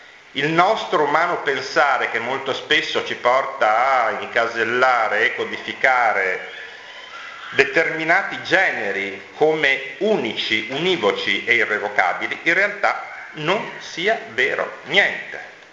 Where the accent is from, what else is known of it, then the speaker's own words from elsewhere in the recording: Pietrasanta, Tuscany, Italy; also born or lived in Milan; anche se sono milanese di nascita, sono ormai pietrasantino d'adozione e vivo lì, diciamo, da quando ero neonato